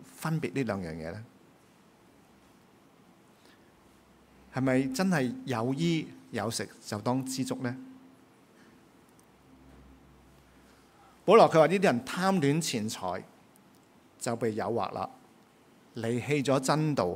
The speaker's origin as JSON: {"language": "Cantonese", "country": "Hong Kong", "said": "咁我哋香港人嚟讲咧，就好容易听到一句咁嘅说话"}